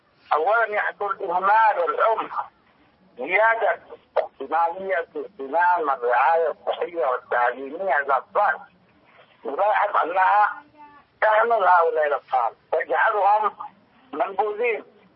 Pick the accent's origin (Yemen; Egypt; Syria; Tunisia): Yemen; ولكن عندنا في اليمن تذكر هذه المضاعفة قد تؤدي إلى الوفاة